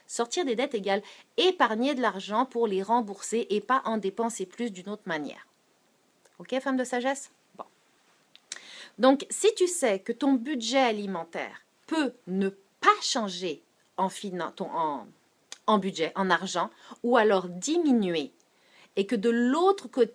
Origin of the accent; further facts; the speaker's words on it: France; now in Montreal, Canada; J'ai grandi en France, je suis issue d'une famille de poissonniers, donc je suis issue de parents maraîchers